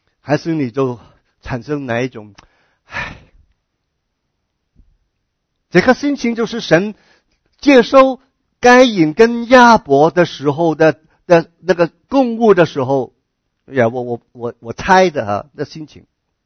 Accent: China; 我们中国人很习惯一个事情，就是送礼物啊

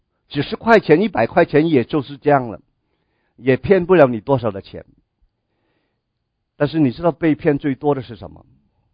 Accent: China; 所以我们中国人有一句话，无法无天啊，讲的不太标准啊

